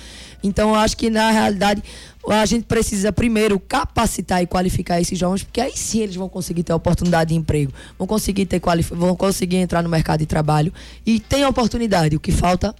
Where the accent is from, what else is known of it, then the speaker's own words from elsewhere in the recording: Pernambuco, Brazil; como mulher, como jovem, como pernambucana e como nordestina